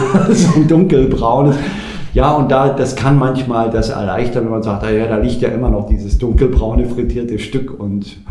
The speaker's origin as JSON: {"language": "German", "region": "Baden-Württemberg", "country": "Germany", "said": "Also ich komme ja aus Schwaben, aus Süddeutschland, wo man Wurstspezialitäten verschiedenster Art genießt."}